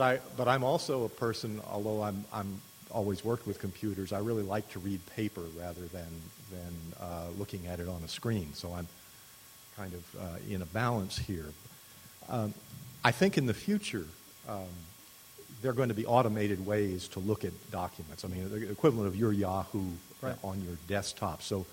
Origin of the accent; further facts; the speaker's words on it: Bremerton, Washington, United States; I'm from Bremerton.